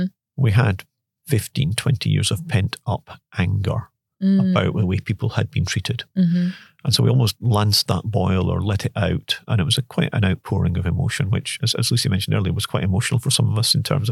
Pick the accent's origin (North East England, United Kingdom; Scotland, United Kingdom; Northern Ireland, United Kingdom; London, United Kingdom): Scotland, United Kingdom; I grew up in Scotland and I'm a avid Rangers supporter